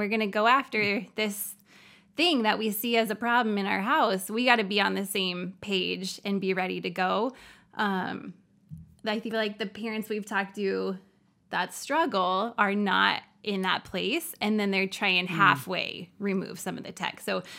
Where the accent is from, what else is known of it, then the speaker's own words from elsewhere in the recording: Seattle, Washington, United States; We're from Seattle.